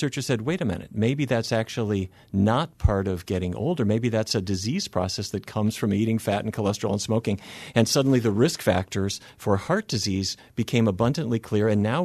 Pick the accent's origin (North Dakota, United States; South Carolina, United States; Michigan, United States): North Dakota, United States; Fargo; But I grew up in Fargo, and I have to say I spent the first half of my life eating all the wrong things